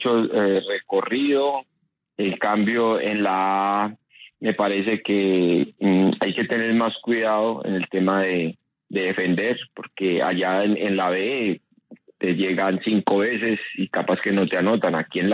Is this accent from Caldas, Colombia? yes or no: no; Santander de Quilichao, Cauca, Colombia; salí de mi pueblo de Santander de Quilichao